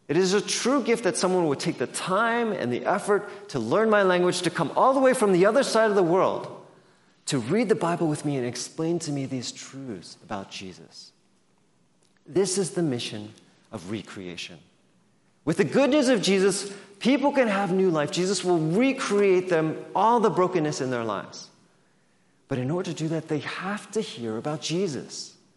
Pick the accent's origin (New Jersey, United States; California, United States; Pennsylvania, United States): Pennsylvania, United States; Philadelphia; my parents are from South Korea. I was born in Philadelphia, so I grew up in the Korean church.